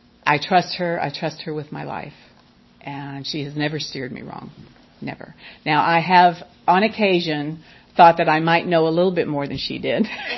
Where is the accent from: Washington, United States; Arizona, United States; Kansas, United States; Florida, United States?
Florida, United States; Miami; also born or lived in California; And so I married the first time and I moved to California. I grew up in Miami.